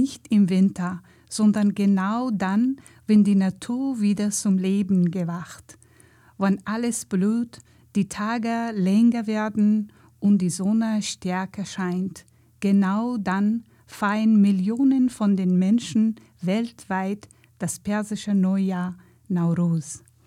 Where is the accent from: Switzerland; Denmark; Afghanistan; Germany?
Afghanistan; German is a second language; ich komme aus Afghanistan.